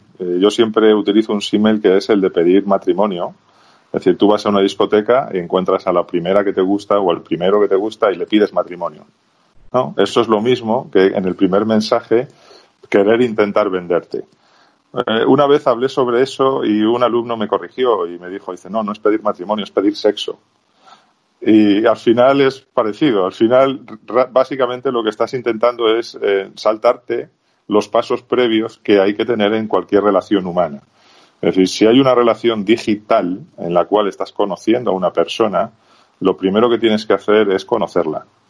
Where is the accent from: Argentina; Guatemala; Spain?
Spain; now in Chile; los que somos españoles como yo, que llevo ya 8 años viviendo en Chile y viajando y trabajando por otros países